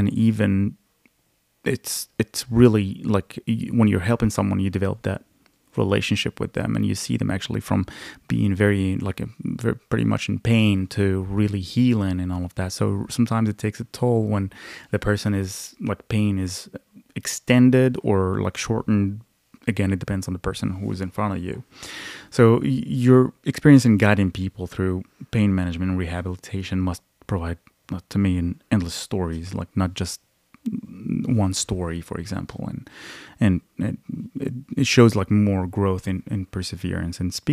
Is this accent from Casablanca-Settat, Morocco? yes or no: yes; Casablanca, Casablanca-Settat, Morocco; English is a second language; I grew up in Casablanca. Casablanca is a multi-million inhabitant.